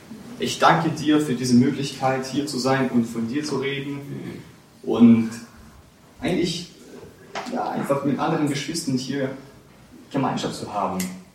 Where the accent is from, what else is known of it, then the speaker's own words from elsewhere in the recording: Kyiv, Ukraine; now in Munich, Germany; Ich wohne gerade in München, aber ich komme aus Kiew eigentlich ursprünglich.